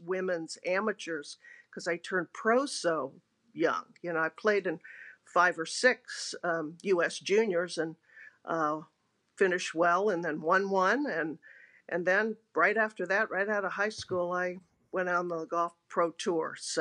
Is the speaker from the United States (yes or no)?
yes; Los Angeles, California, United States; Yeah, it's we had the Alcott Golf and Country Club, affectionately known on Avondale Avenue, where I grew up here in West LA.